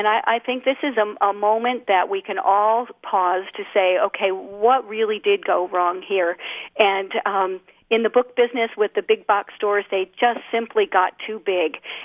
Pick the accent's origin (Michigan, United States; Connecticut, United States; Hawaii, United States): Michigan, United States; So what I know about Michigan and growing up in Michigan is that people know how to work hard and the work ethic is really strong.